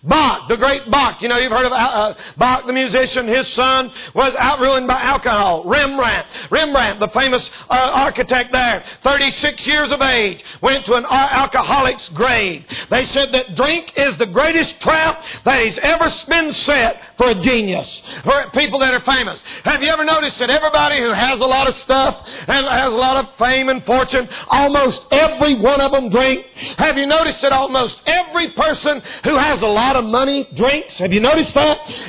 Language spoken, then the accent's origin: English; Marion, North Carolina, United States; I grew up in Marion, and all my life in Marion, it was a dry county.